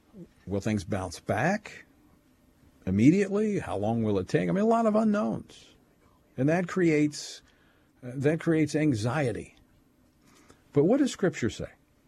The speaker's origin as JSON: {"language": "English", "region": "Louisiana", "country": "United States", "tie": "born or raised there", "said": "faced with these various natural disasters in my home state of Louisiana"}